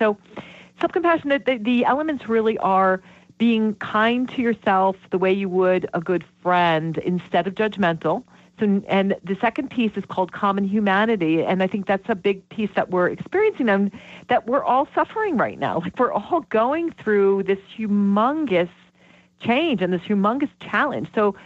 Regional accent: Vermont, United States; I'm from Vermont, so as I tell people, don't go have a threesome with Ben and Jerry's, right?

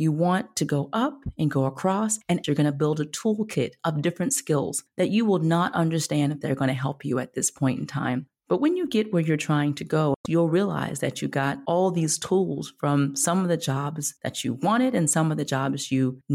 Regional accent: Pittsburgh, Pennsylvania, United States; But I was born in Pittsburgh. Most people don't know that.

